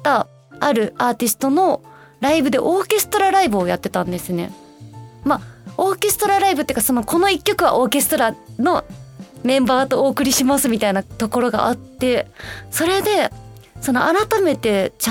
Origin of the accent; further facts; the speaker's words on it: Osaka, Japan; moved away as an adult; now in Tokyo, Japan; 私、大阪出身なんですけど、22歳ぐらいで上京してきたんですね。